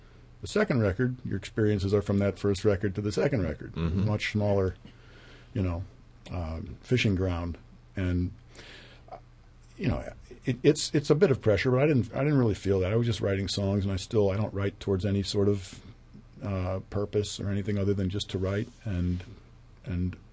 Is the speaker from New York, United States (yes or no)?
no; Virginia, United States; I grew up in Virginia, of all places, along the banks of the Potomac River, and went to military school in central Virginia